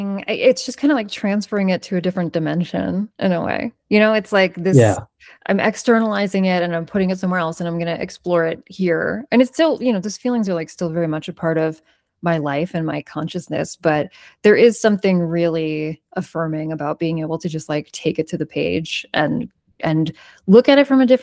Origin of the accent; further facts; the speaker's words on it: New York, United States; now in Los Angeles, United States; I'm a New Yorker. I'm a native New Yorker. And that's the end of the story, you know?